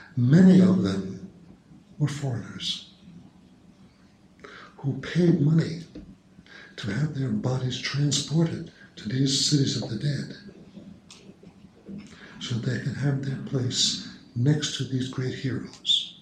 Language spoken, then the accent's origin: English; United States; And knowing me as an American, he invited me down, let me show you what I found.